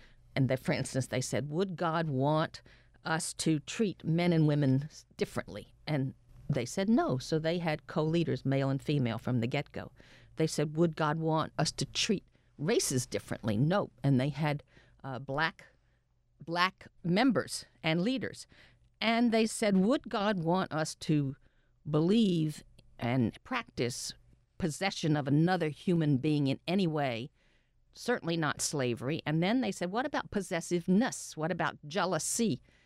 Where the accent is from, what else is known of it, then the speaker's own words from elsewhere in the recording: Atlanta, Georgia, United States; Well, first of all, we were raised in Atlanta, Georgia, and in the 1950s, even had we said we weren't Jewish, which would have been denounced, nobody would have believed that.